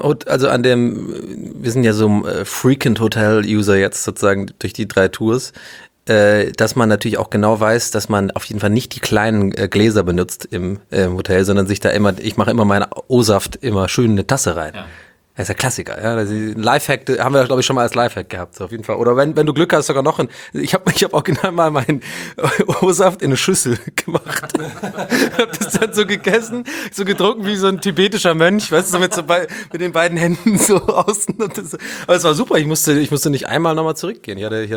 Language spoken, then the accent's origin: German; Baden-Württemberg, Germany; ich bin ja aus dem Schwabenland sozusagen